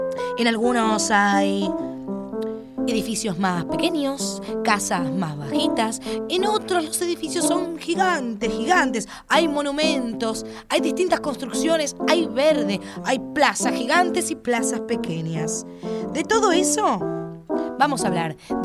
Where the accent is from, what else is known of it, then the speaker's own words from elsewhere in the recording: Buenos Aires, Argentina; Yo soy de Caballito y tengo el Sarmiento.